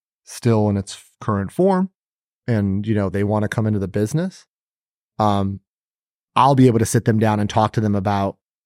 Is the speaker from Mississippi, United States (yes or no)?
no; Los Angeles, California, United States; Like for me, like I said, born and raised in Los Angeles, really small private school.